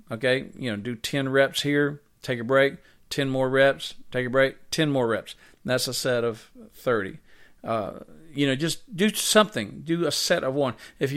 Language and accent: English; the South, United States; Well, I was raised in the South, and we drink sweet tea.